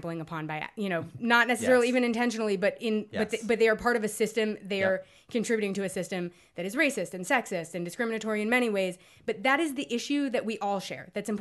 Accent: New York, United States; from Chelsea. I'm from the West Hollywood of New York. I've spent my whole life living in gay bubbles.

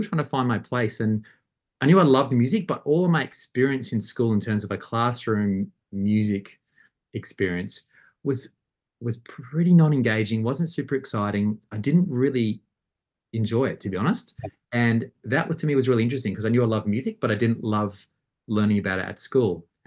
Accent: Adelaide, South Australia, Australia; I grew up in Adelaide.

